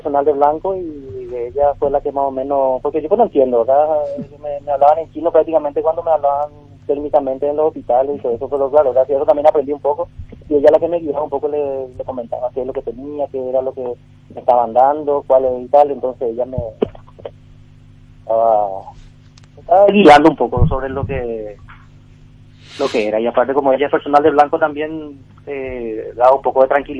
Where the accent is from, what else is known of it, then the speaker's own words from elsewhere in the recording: Paraguay; now in Madrid, Spain; somos paraguayos. Hay varios que fallecieron porque nosotros acá en Madrid, que es la capital